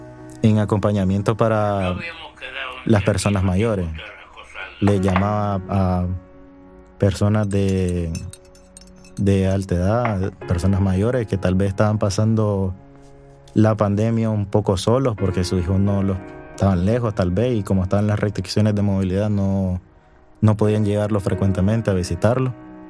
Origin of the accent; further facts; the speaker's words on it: Nicaragua; now in Spain; tengo 21 años y vengo de Nicaragua, estoy acá en España.